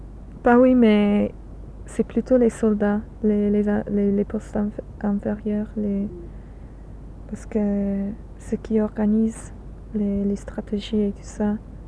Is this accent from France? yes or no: no; England, United Kingdom; French is a second language; quand je suis anglaise